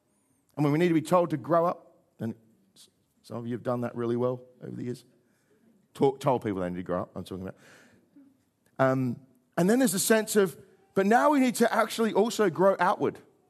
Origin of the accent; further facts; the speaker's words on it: South Australia, Australia; Well, I grew up in South Australia where they used to do Christmas appeals all the time.